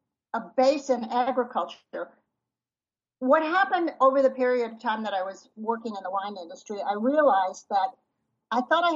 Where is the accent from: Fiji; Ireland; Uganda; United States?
United States; Cleveland, Ohio; I grew up in Cleveland. The Cleveland Press had a children's section, and my mother sent it to him.